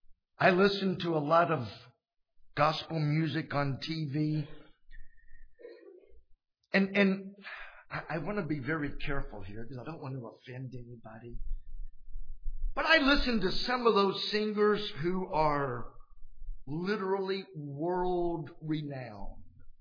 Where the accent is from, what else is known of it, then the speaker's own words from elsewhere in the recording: Tennessee, United States; growing up in Tennessee, we were so poor, we didn't even know we were poor. Just a bunch of uneducated hillbillies, hicks.